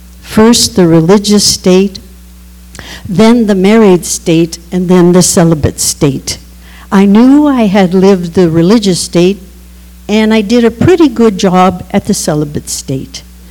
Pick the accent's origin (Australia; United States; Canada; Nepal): United States; Los Angeles, California; I grew up in East Los Angeles, and there I began over half a century in the Catholic Church.